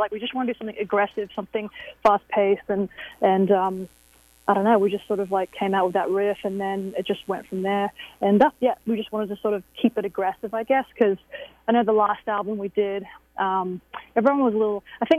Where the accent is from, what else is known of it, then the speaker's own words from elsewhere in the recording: Australia; I'm from Australia, and usually it's the opposite.